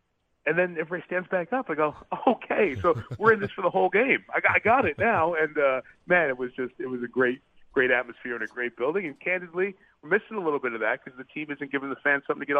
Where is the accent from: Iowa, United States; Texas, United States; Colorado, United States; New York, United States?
New York, United States; And I've always been a big hockey fan from growing up in New York as a kid.